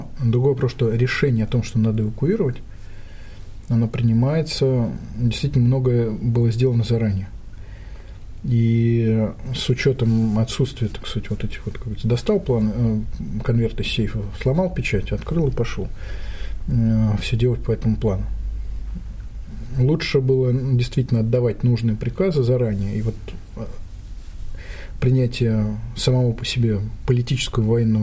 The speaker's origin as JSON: {"language": "Russian", "region": "Tashkent", "country": "Uzbekistan", "tie": "born or raised there", "said": "в мой родной город Ташкент эвакуировали авиазавод"}